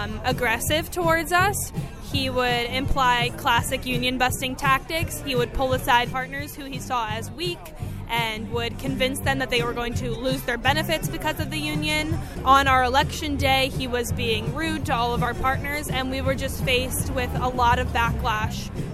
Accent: Baltimore, Maryland, United States; So I am a organizer from Baltimore, Maryland. I helped organize one of the three stores in Baltimore.

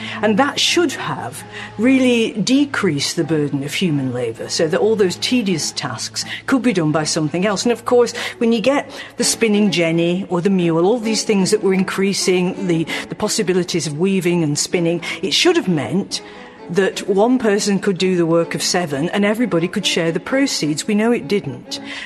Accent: Manchester, North West England, United Kingdom; You know, my hometown, Manchester, life expectancy was 30.

